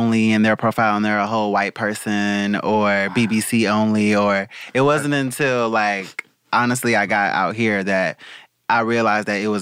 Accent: the South, United States; And, like, where I'm from the South, it's like, we speak.

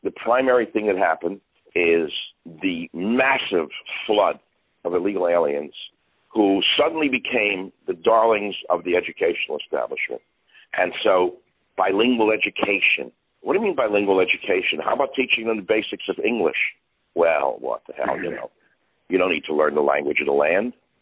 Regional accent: Manhattan, New York, United States; I was born in Manhattan. I'm actually one of the few native Manhattanites left on the planet.

